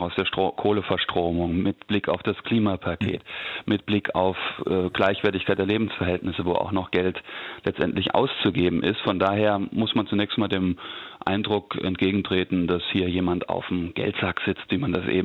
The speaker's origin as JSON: {"language": "German", "region": "Saarland", "country": "Germany", "said": "Ich komme aus dem Saarland, das ist ein solches Bundesland, das nicht im Osten der Republik liegt."}